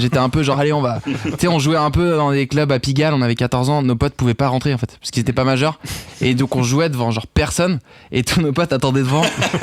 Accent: Paris, Île-de-France, France; moi, c'est vrai que j'ai grandi à Paris.

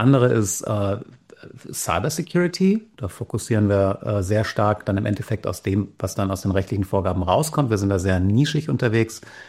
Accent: Bühl, Baden-Württemberg, Germany; ich rede vom beschaulichen Bühl, was wunderbar meine Heimat ist, ich liebe es hier, bin jetzt auch gerade hier zu Hause.

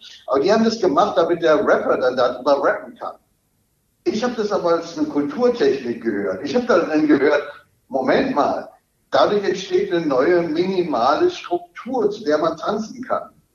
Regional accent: Münster, North Rhine-Westphalia, Germany; also born or lived in Berlin; Also ich bin ja 82 in Berlin zur Schule gegangen schon. Dann bin ich nochmal in meine Heimatstadt Münster zurück zum Abitur machen.

